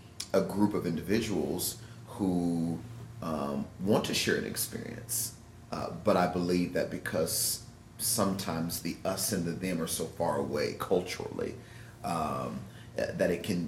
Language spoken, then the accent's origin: English; Louisville, Kentucky, United States; even when growing up in Louisville, I was always told that you should never go past 9th and Broadway because that's a dangerous part of the town.